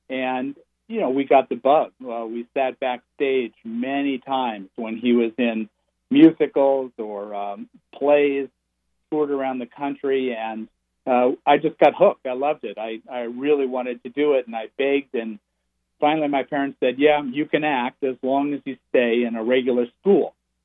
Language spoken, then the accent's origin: English; Studio City, California, United States; also born or lived in Hollywood; I grew up in Hollywood and Studio City, which was a town out in the valley, built up around the studio that Max Sennett had built for the Keystone Cops.